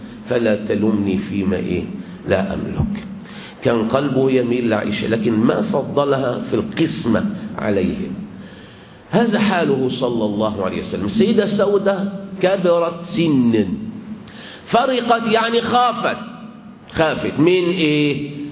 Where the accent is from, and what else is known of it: Egypt